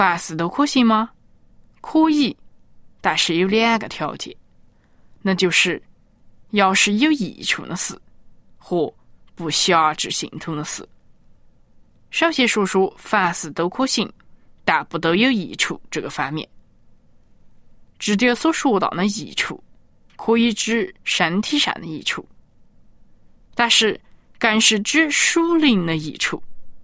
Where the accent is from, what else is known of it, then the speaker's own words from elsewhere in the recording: China; 我们中国人喜欢喝茶，但是呢，美国人喜欢喝咖啡。